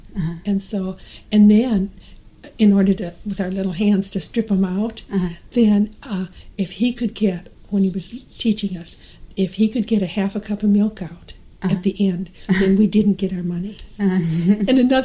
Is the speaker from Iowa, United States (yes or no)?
yes; Iowa, United States; I grew up in Iowa. There were 30 in our high school.